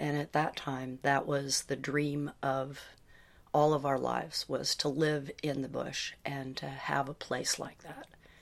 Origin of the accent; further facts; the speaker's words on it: New Jersey, United States; born there; moved away as an adult; now in Alaska, United States; I was born in New Jersey and have not been back to the East Coast for a long time. I followed a man to Alaska in 1973, and I've been here ever since.